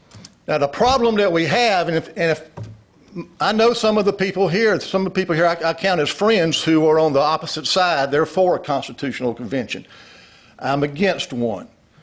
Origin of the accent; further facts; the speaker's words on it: West Columbia, South Carolina, United States; I'm from West Columbia, right across the river. I'm retired Army.